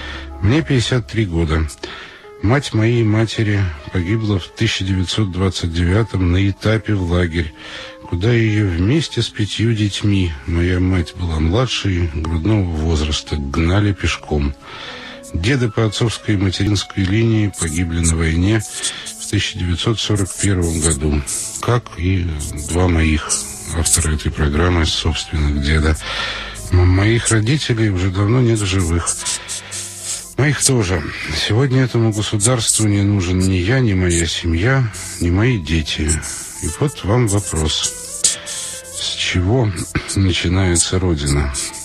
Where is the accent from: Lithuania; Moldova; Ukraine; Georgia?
Ukraine; Crimea; now in Russia; Вырос в Крыму, который в 1991 году Россия просто бросила вместе со всеми военными полигонами и со всеми проживающими там патриотически по отношению к России настроенными людьми. Теперь живу в одном из городов Крайнего Севера